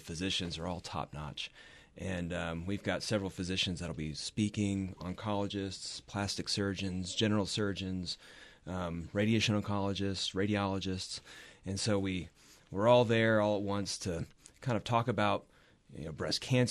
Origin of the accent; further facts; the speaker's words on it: Virginia, United States; I'm a transplant, like a lot of people. I grew up in Virginia. I went to undergrad, med school there.